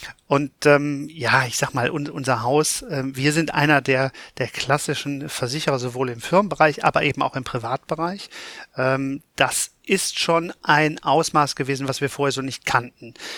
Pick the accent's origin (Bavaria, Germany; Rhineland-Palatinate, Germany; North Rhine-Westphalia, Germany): North Rhine-Westphalia, Germany; Cologne; Also als Kölner kennt man natürlich Hochwasser.